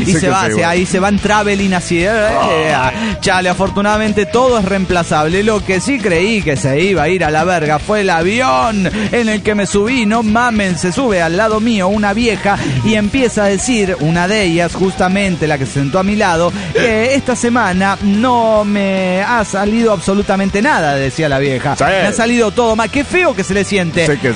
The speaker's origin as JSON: {"language": "Spanish", "town": "Guaymas", "region": "Sonora", "country": "Mexico", "said": "Hola, soy … de Guaymas, Sonora."}